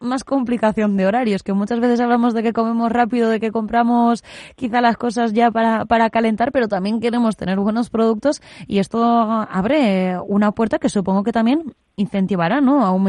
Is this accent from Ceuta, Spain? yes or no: no; San Sebastián, Basque Country, Spain; yo soy de Donostia